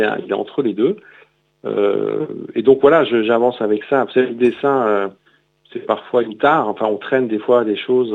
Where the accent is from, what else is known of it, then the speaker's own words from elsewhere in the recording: Grand Est, France; je suis né en Lorraine